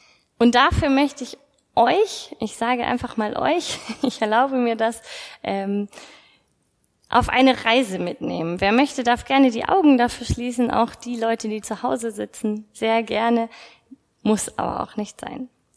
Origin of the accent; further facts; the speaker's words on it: Bavaria, Germany; bin 29 Jahre alt und ursprünglich komme ich aus Bayern. Das hört man nicht, aber manchmal doch.